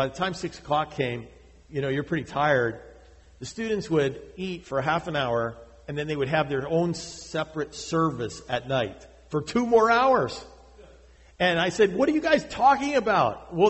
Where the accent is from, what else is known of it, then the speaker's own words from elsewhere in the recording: New England, United States; I was from New England.